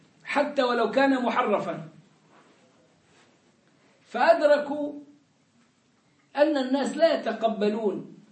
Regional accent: Egypt; moved away; أنا جيت من مصر

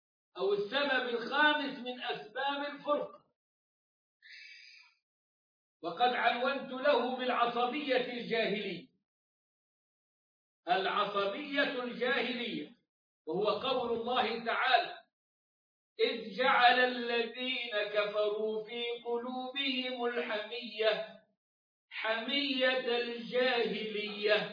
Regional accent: Egypt; موجودة في بلاد المسلمين عندنا في مصر

